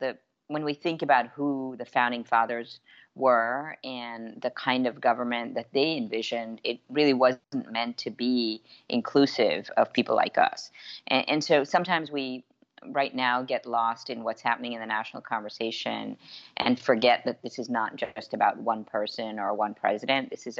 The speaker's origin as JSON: {"language": "English", "country": "Belize", "moved": "yes", "lives_now": "United States", "said": "You know, I'm an immigrant from Belize, and I actually sort of found my way through professional life in the U.S."}